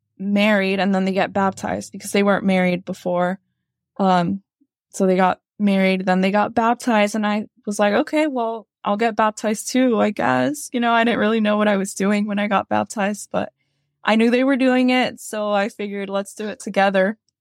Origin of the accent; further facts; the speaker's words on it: Sacramento, California, United States; I grew up in Sacramento in California.